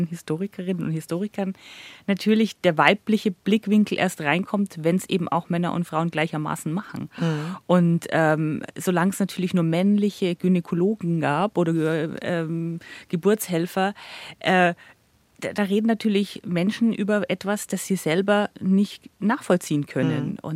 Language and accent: German; Nuremberg, Bavaria, Germany; now in Munich, Germany; Ich komme ja aus Nürnberg